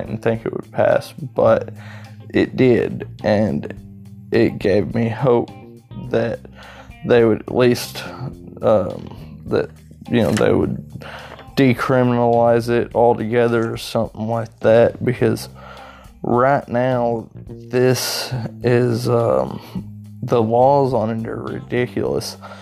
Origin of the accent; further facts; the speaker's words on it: Arkansas, United States; Today I want to talk about legalization of marijuana and things like that here in Arkansas in my home state.